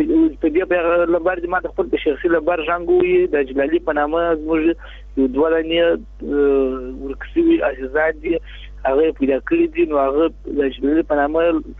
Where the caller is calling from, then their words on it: Helmand, Afghanistan; د هلمند ولایت نه اړیکه نیولې ده.